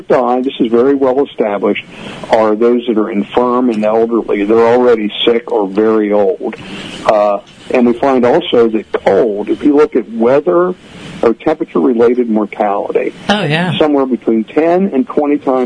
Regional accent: Florida, United States; Well, I'm from Florida.

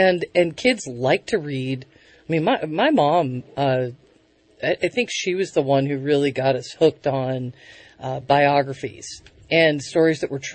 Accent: Eastern United States, United States; But I grew up in the East

